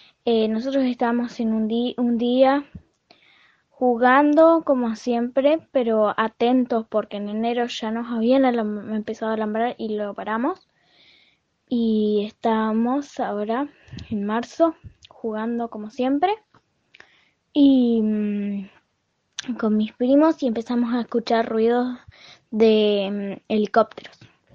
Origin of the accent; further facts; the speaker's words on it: Alto Río Chubut, Chubut, Argentina; soy de Alto Río Chubut. Estoy en un territorio mapuche